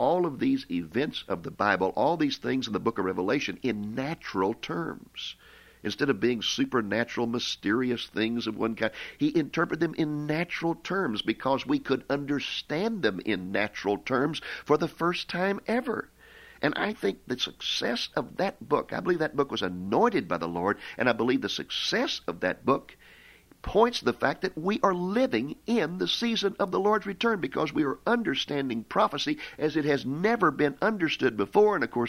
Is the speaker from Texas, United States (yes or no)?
yes; Waco, Texas, United States; my hometown of Waco, Texas